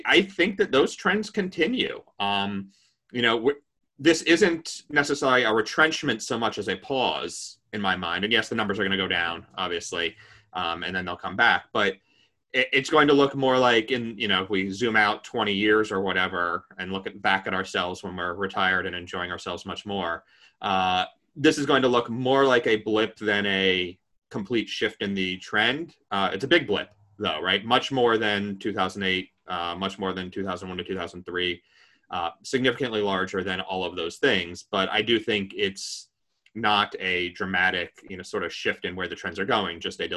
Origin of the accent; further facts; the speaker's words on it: United States; As an American, I'm forced to ask, what are trains?